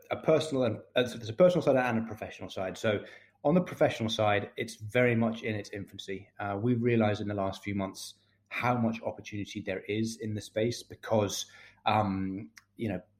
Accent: Scotland, United Kingdom; my father is Scottish and I grew up in Scotland, and that's sort of where I feel like my roots are. But my mother is mm-hmm. Is South American. She's Colombian

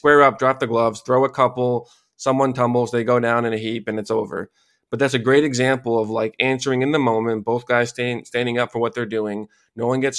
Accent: Hanson, Massachusetts, United States; who's actually from my hometown, Hanson, Massachusetts.

